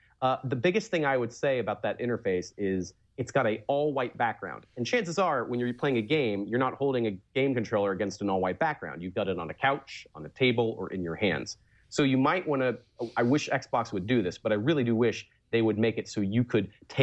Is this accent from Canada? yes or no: no; Ireland; because I'm an Irishman